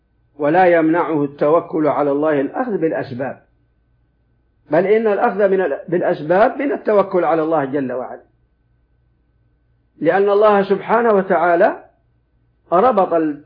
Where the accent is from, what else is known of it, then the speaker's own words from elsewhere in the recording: Saudi Arabia; في بلادنا المملكة العربية السعودية